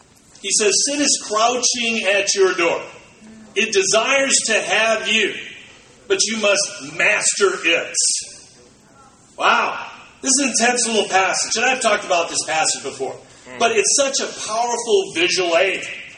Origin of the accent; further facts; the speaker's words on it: Green Bay, Wisconsin, United States; now in Chicago, United States; I was raised in Green Bay.